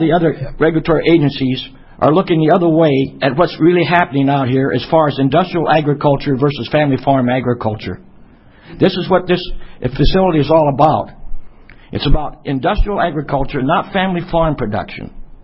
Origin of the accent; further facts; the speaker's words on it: Rhodes, Iowa, United States; I'm from Rhodes, Iowa, a third-generation family farmer.